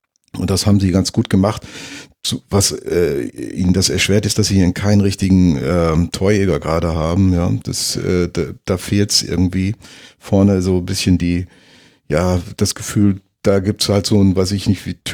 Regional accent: North Rhine-Westphalia, Germany; Ich komme ja aus der Nähe von Schalke

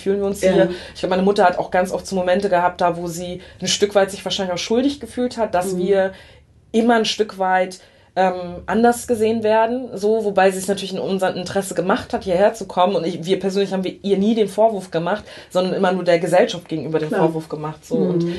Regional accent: Germany; auf der anderen Seite bin ich zwar in Deutschland aufgewachsen

